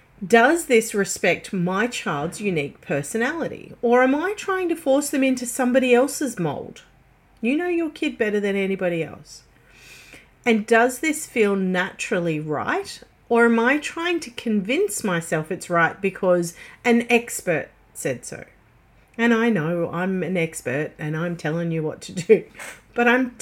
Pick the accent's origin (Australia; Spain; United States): Australia; I know I'm Aussie, but everybody understands the currency of USD